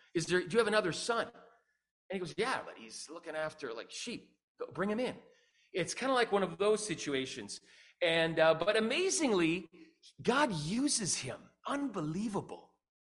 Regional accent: Richmond, British Columbia, Canada; also born or lived in Surrey; I'm from Surrey, grew up in Richmond, went to West Richmond Gospel Hall for years

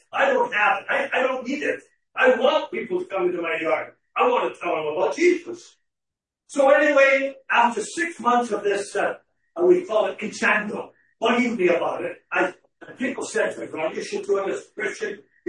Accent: Canada; I'm a Canadian.

